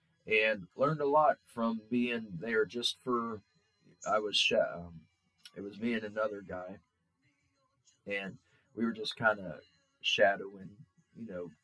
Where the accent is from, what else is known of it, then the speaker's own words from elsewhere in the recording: Newark, United States; But as a child growing up in Newark, our family was always in music.